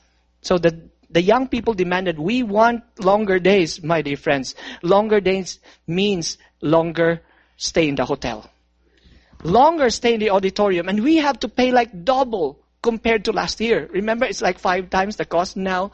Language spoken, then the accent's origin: English; Philippines; Manila is the capital of Philippines. And now when we move to my hometown, this is a province. This is a small province